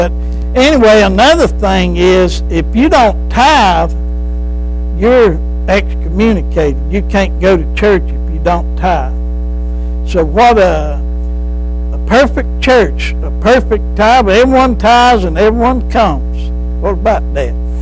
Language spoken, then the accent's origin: English; United States; We're blessed that we were raised here in America, where there's a church on every corner.